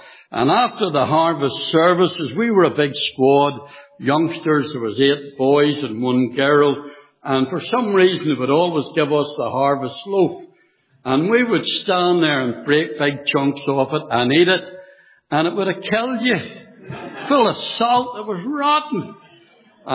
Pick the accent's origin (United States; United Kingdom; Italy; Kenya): United Kingdom; Belfast, Northern Ireland; when I was a little boy growing up in Belfast, we lived facing a mission hall. It was actually there that I got saved, came to know the Lord.